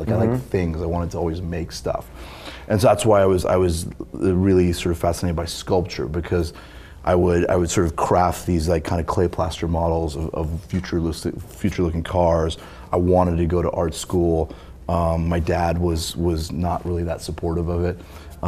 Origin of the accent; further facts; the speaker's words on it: California, United States; I grew up just outside of LA, Southern California.